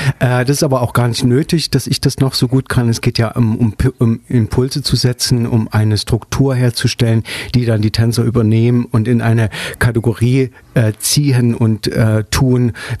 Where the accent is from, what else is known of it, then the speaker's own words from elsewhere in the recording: Altenburg, Thuringia, Germany; born there; Also ich bin in Altenburg geboren und das Altenburg ist ein Städtle, sagt mal, ne? Städtle. Wo sich die immer ein bisschen gestritten haben. Man hat es zu Sachsen gehört und man hat es zu Thüringen gehört. Auf alle Fälle ist es eine sehr schöne Stadt